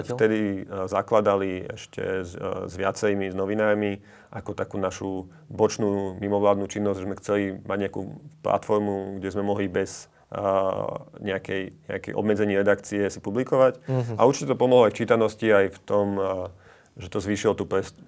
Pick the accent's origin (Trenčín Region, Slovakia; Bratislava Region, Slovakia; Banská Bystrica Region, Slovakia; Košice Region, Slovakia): Bratislava Region, Slovakia; Bratislava; Ja som chlapec z Bratislavy, ktorý 10 rokoch utekal pred náckami